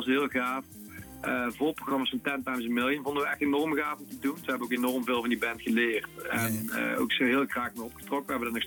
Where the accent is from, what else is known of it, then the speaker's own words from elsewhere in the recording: Weert, Limburg, Netherlands; Ja, nou ja, goed, we komen uit Weert.